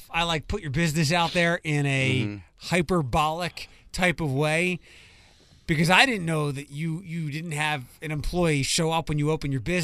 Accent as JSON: {"language": "English", "town": "Philadelphia", "region": "Pennsylvania", "country": "United States", "moved": "yes", "lives_now": "Ohio, United States", "said": "Like, I came from Philadelphia where we got like if we got yesterday's thing, the city was paralyzed. Like, and I moved here to the Midwest."}